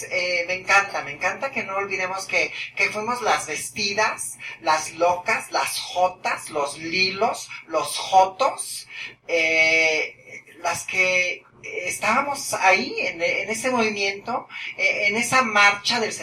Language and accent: Spanish; Mexico; moved away; en el 79 me fui de México. Me fui de México porque a todas mis amiguitas las rapaban y las encerraban por 15 días en la cárcel